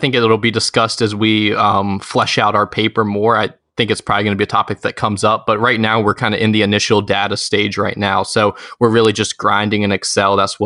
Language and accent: English; Richmond, Virginia, United States; as they've already introduced me. I am 19 years old. I'm from Richmond, Virginia.